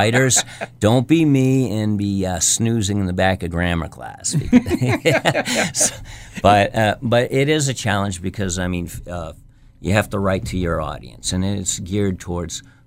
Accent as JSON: {"language": "English", "town": "Milan", "region": "New Hampshire", "country": "United States", "tie": "born or raised there", "said": "And growing up in Mylan, New Hampshire, I know that, I mean, there's not a lot of large corporate support"}